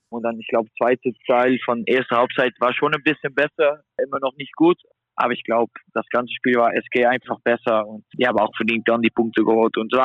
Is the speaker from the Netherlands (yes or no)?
yes; Netherlands; German is a second language; now in Germany; Hamm ist auch nur 2,5 Stunden weg von meiner Heimat in Holland.